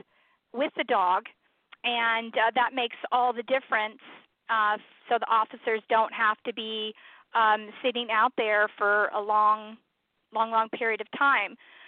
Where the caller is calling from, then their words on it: California, United States; I mean, I'm calling from California